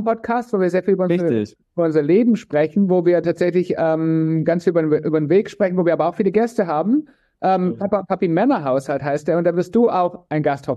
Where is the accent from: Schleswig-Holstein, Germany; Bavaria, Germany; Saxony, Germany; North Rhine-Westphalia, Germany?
Bavaria, Germany; Munich; Also nee, von München.